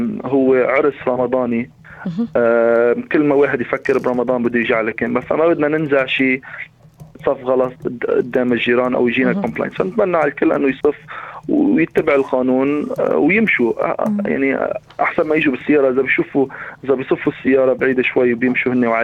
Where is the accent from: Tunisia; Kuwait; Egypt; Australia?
Australia; لكن وهذا شيء نحن من البلد ونحن من أستراليا